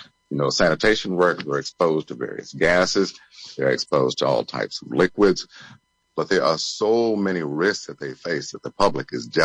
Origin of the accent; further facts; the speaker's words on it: Memphis, Tennessee, United States; As a teenager at that time, growing up in Memphis, I was well aware of working conditions of the sanitation employees.